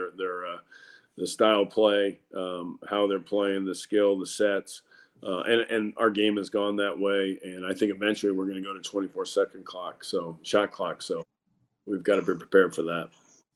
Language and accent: English; California, United States; also born or lived in Hawaii / Santa Barbara / New Zealand; I've lived in great places, like obviously Hawaii, Santa Barbara, and I grew up in California. New Zealand.